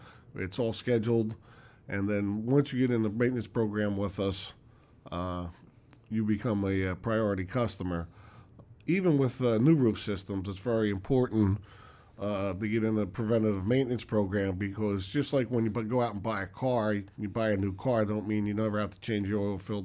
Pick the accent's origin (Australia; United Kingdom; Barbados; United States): United States; Philadelphia, Pennsylvania; I grew up in Philadelphia.